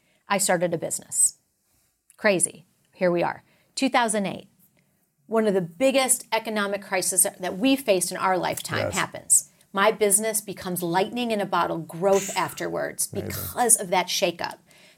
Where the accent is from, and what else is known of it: Texas, United States